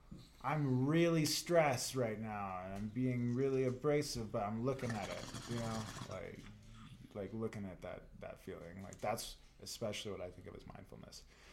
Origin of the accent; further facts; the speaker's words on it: the South, United States; because I grew up in the South. You know, I grew up in a place where you had to be religious or else you were part of the minority.